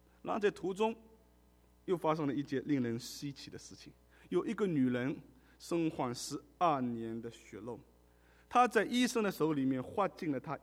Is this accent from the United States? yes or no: no; China; 是因为我们太过谦虚啊，我们中国人啊